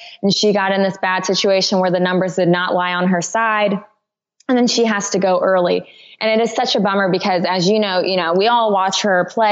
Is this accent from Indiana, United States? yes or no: yes; Indianapolis, Indiana, United States; now in Nashville, United States; And I'm from Indianapolis, Indiana.